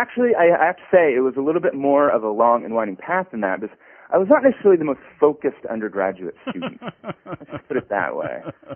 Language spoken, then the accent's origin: English; Montpelier, Vermont, United States; Well, I was born in 1972 in Montpelier, Vermont, and I wound up attending the University of Vermont later.